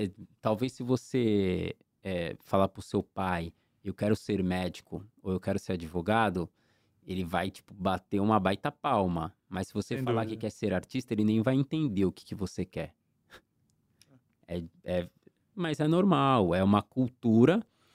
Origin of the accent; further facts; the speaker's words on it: Santos, São Paulo, Brazil; Minha Infância na Zona Noroeste, em Santos. Porque foi um momento único. E desde lá eu já desenhava.